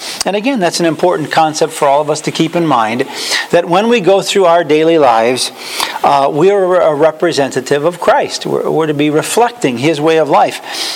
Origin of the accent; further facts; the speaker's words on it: Dalton, Massachusetts, United States; also born or lived in New York; Yes, I do know Dalton. In fact, we have very good friends that used to live on 22 Oak Street in Dalton. I grew up on number 77 Oak Street.